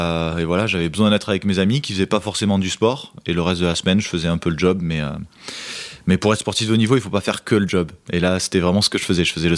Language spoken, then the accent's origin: French; Font-Romeu, Occitanie, France; also born or lived in Paris; moi je suis originaire de Font-Romeu et c'est vrai que quand j'étais tout petit, on est parti là-bas à la montagne parce qu'en fait j'avais beaucoup d'asthme, de bronchite asthmatiforme quand j'étais à Paris.